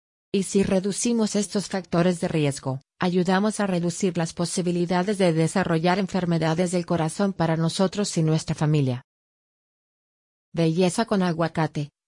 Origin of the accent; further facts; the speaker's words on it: Venezuela; Mi papá es italiano, mi mamá mexicana. Y yo crecí en Venezuela.